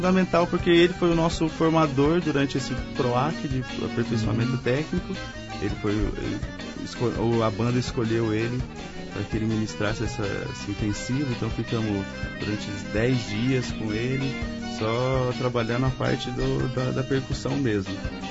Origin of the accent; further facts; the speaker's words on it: Uberaba, Minas Gerais, Brazil; now in Campinas, Brazil; Eu sou mineiro, de Uberaba. Uhum. Mudei aqui para Campinas por causa da Unicamp.